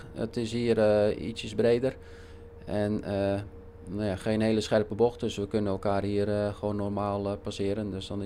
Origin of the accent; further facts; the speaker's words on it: Zwolle, Overijssel, Netherlands; We komen van Zwolle, dus het is gewoon lekker om hier te varen, vlakbij huis.